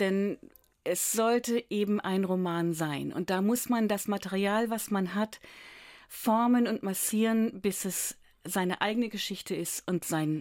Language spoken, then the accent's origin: German; Lower Saxony, Germany; gerade die alte Lüneburger Seite, also die Obstbauernseite, wo ich aufgewachsen bin.